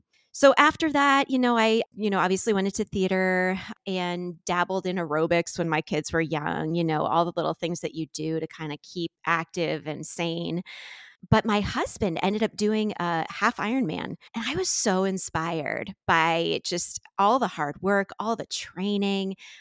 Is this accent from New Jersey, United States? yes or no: yes; New Jersey, United States; moved away as an adult; now in Ohio, United States; Yeah, I was raised in New Jersey, proud Jersey girl, fantastic family. I got married in New Jersey, but we moved to Ohio about 19 years ago.